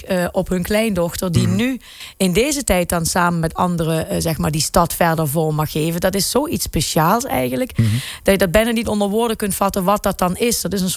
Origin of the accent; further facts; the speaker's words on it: Kerkrade, Limburg, Netherlands; born there; Ik ben geboren in Kerkrade in 1972. Dus een snelle rekenaar weet dat ik niet 46 ben, maar 47.